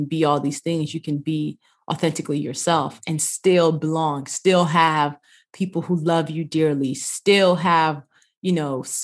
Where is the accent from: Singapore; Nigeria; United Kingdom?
Nigeria; Yes, we lived in a big family house with my grandmother. My cousins would come over on holidays.